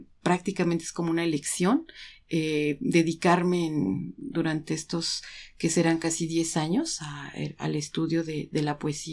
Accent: Mexico City, Mexico; Ya crecí en la Ciudad de México y pues ya no.

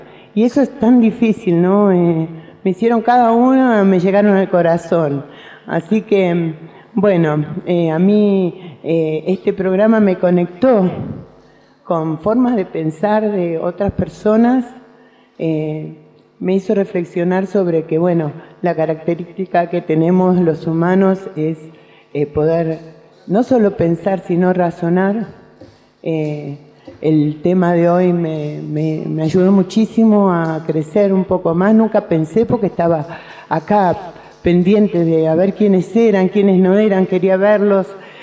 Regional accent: Buenos Aires, Argentina; now in Jujuy, Argentina; soy porteña y amo ser porteña, pero vivo en Jujuy y quiero aprender de los jujeños lo que sienten, cómo son, y los amo también. Por eso estoy acá, no vine a vivir de casualidad, vine por amor a Jujuy, por amor a la tierra

